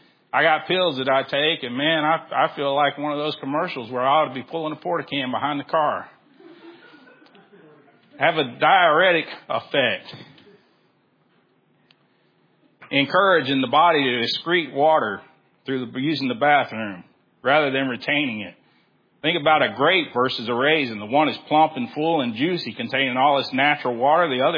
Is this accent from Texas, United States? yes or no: yes; Texas City, Texas, United States; But, you know, I grew up in Texas City. The water tastes nasty.